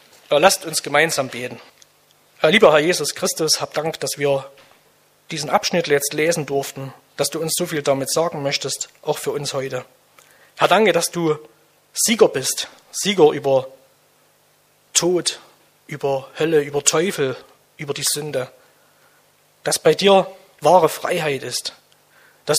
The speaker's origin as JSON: {"language": "German", "region": "Saxony", "country": "Germany", "said": "hier in Sachsen, wir sind ja alle aus der Region hier"}